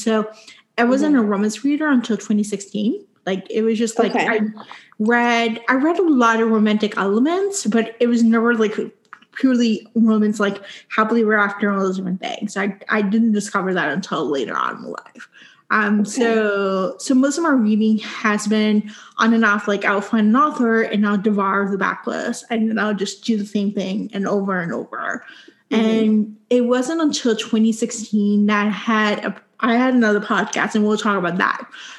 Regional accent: Puerto Rico; I grew up in Puerto Rico, so I went to a bilingual school, Spanish and English.

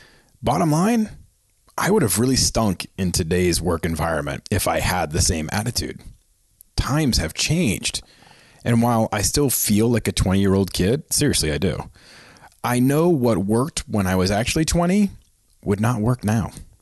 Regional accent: Boston, Massachusetts, United States; now in Philadelphia, United States; I actually live outside of Philly, but I'm actually from Boston.

